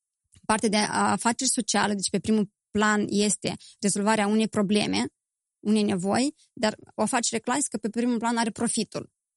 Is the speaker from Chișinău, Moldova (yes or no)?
yes; Chișinău, Moldova; moved away as an adult; also born or lived in Romania; Am crescut în Chișinău, mi-am făcut studiile liceale în Chișinău, apoi am plecat în România, unde mi-am făcut studiile universitare, Erasmus în Grecia